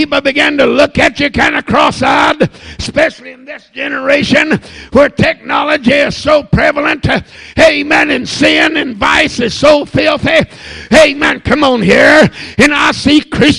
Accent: United States; born there; I'm an American, and I'm glad I was born in America.

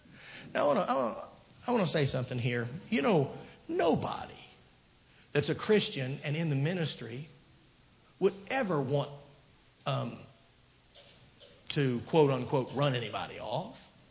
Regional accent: Virginia, United States; I'm from the South. You know, I come from the state of Virginia, and and us Southern boys, we have a tendency to brag.

